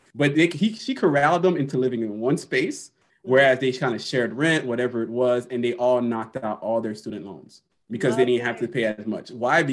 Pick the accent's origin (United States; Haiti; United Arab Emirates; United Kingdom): Haiti; I grew up in Haiti, where places we didn't have running water. We had roving electricity.